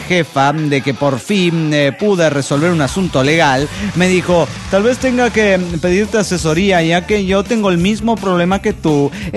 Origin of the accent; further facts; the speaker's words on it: Mexico City, Mexico; mexicano.